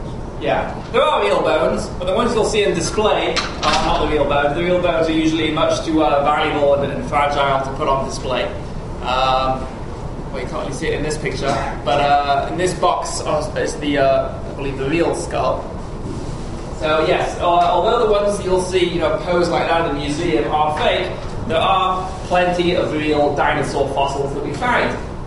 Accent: England, United Kingdom; now in Beit Shemesh, Israel; originally from England, now I'm from Beit Shemesh

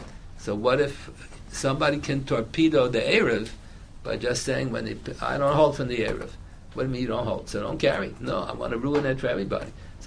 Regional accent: Pennsylvania, United States; born there; now in New York, United States; I moved to New York. I was born in Pennsylvania. I moved to New York. I didn't move to New York intending to become a shutv. I moved to New York because there was no yeshiva in Pennsylvania, so I had to come to New York.

